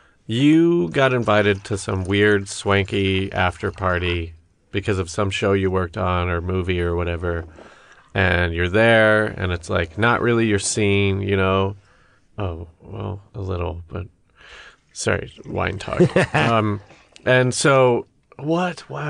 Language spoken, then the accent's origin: English; New York, United States; I'm from New York.